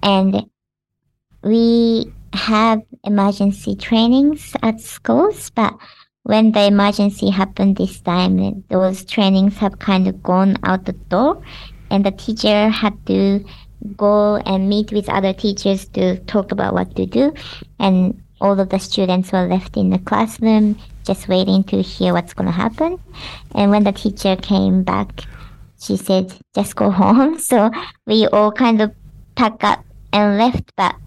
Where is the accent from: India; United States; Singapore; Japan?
Japan; now in New Zealand; I'm originally from Japan and have lived in Aotearoa for the past 10 years.